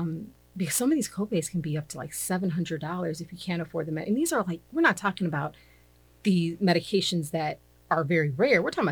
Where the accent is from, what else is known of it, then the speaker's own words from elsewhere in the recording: Arizona, United States; I'm actually from a red state. I'm from a John McCain state, I would say. I'm from Arizona. It doesn't get any more red than that, right?